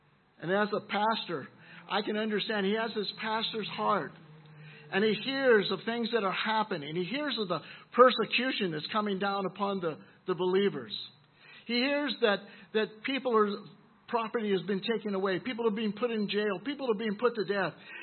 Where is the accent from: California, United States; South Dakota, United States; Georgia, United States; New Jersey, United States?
California, United States; Actually, I'm from California, and I should be in there too, but I've been away so long.